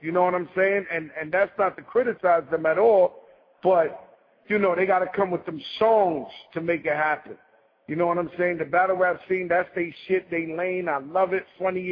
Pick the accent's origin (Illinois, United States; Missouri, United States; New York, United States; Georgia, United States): New York, United States; New York City; Like I said, you know, going to Manhattan, I'm from the Bronx. Going to Manhattan was like going to Asia.